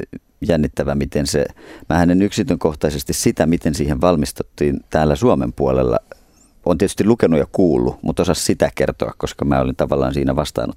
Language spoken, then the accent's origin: Finnish; Estonia; Virosta olen kotoisin.